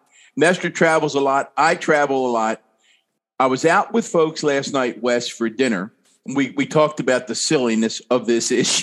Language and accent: English; Catonsville, Maryland, United States; also born or lived in Baltimore; I've never told anybody. I've never lived anywhere but Catonsville in my life. I've never told anyone anything other than I'm from Baltimore.